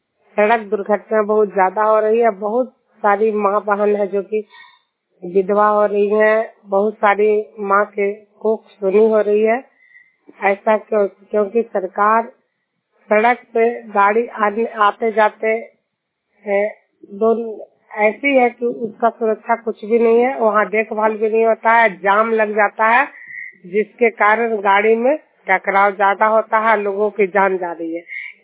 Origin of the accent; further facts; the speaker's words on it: Juniyar, Bihar, India; मैं नालंदा जिला हिलसा प्रखंड और जुनियार गांव के निवासी हूँ